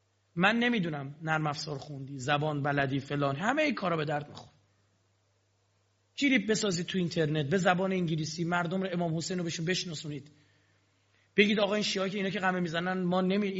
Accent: Iran; ما اهل کوفه نیستیم، طبیعیه، ما اهل ایرانیم.

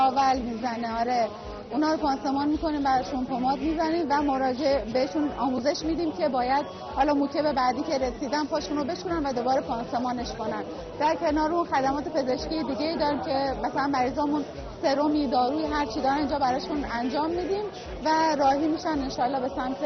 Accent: Mashhad, Razavi Khorasan, Iran; پرستارم و از مشهد اومدیم اینجا برای خدمت.

